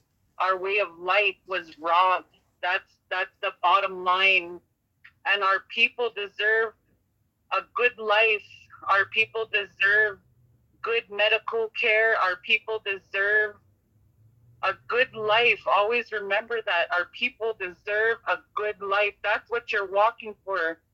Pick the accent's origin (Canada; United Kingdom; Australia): Canada; Grassy Narrows, Ontario; I'm from Grassy Narrows.